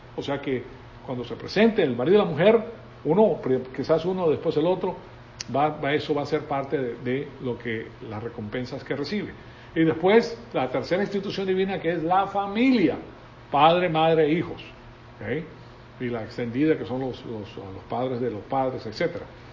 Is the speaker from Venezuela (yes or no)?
yes; Venezuela; Yo me crié en La Salle, en Venezuela